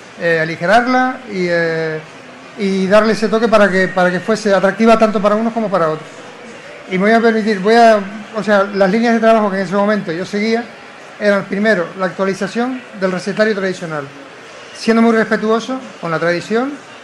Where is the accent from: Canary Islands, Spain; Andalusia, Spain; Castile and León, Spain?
Canary Islands, Spain; yo soy canario, tengo una obligación con mi tierra, con mis raíces